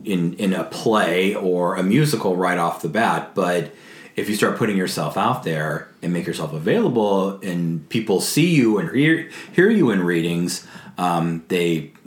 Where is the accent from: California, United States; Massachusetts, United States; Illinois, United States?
California, United States; But I come from California, where it's probably 73 degrees, if not 83 degrees today.